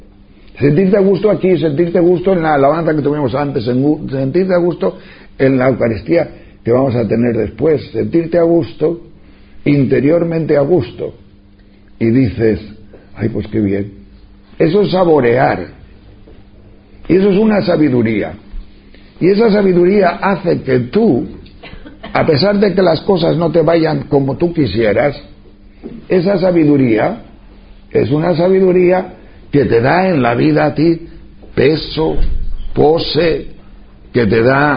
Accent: Castile and León, Spain; yo soy de León, allá de la montaña de León

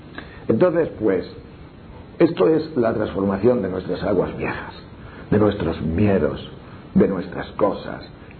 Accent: Tejerina, Castile and León, Spain; pues murió de repente en mi pueblo, aquí en Tejerina, jugando a los bolos

